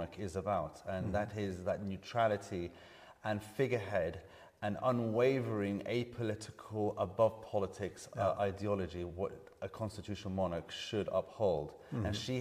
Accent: Serbia; well, we come from Serbia

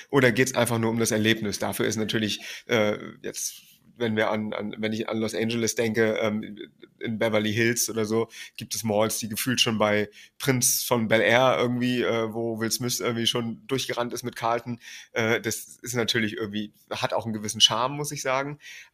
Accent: Northern Germany, Germany; nun komme ich aus Norddeutschland, die nächste große Stadt war Kiel

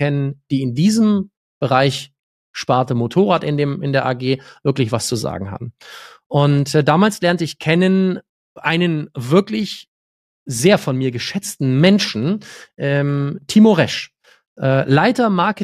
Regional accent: Munich, Bavaria, Germany; Ich komme aus München

